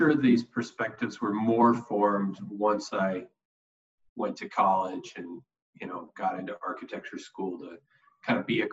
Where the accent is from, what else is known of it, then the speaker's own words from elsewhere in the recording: Schaumburg, Illinois, United States; And I grew up in Schaumburg, Illinois, kind of typical suburban upbringing.